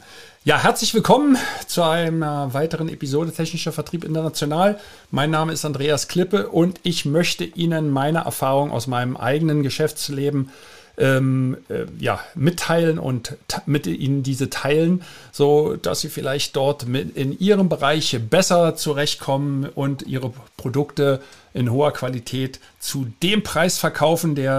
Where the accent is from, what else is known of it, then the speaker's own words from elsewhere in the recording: Berlin, Germany; Ich in meinem Fall bin aus Berlin damals weggegangen. Ich habe ja an der TU Berlin studiert